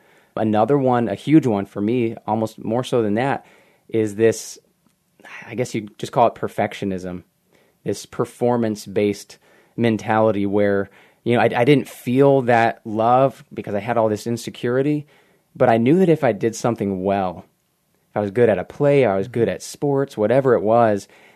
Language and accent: English; Bay City, Texas, United States; So I was born in Texas, grew up in South Texas, a small town called Bay City, just southwest of Houston.